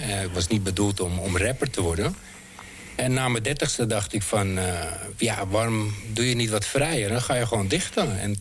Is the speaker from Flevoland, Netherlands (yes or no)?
yes; Lelystad, Flevoland, Netherlands; Ik ben schrijver en dichter. En ik kom uit Lelystad.